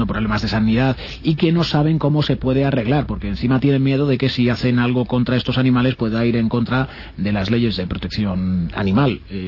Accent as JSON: {"language": "Spanish", "town": "Palencia", "region": "Castile and León", "country": "Spain", "said": "Yo, por ejemplo, soy de Palencia, y Palencia es una provincia que yo no sé si llegará a los 150.000 habitantes, toda la provincia"}